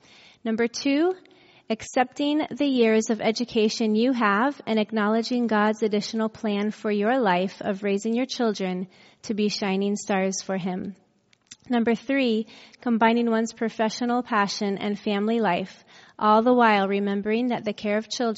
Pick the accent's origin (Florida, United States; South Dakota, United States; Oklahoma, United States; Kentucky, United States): Florida, United States; So a little bit more about myself. I grew up in Florida, went to Southern Adventist University, studied religious studies and biology, moved on from there and went to Loma Linda.